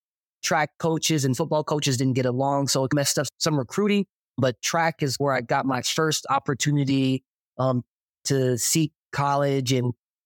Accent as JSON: {"language": "English", "town": "Fresno", "region": "California", "country": "United States", "tie": "born or raised there", "also_born_or_lived": "Los Angeles, United States", "said": "Yes, I'm from Fresno, California, early childhood, and then middle school years, high school years, moved to LA and got the rest of my young childhood in LA."}